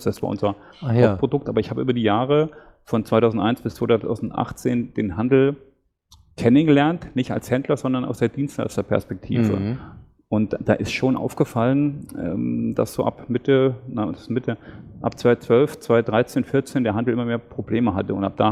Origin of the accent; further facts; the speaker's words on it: Hesse, Germany; Das war in Nordhessen.